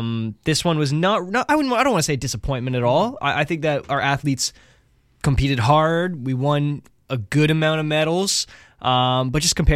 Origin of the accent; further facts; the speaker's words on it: Canada; being Canadian, I feel like we had a lot of personal investment into this Olympics.